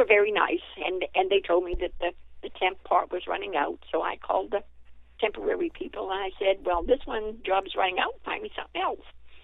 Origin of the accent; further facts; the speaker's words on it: United States; accent: Yankee; Again, maybe it's my Yankee accent. I don't know.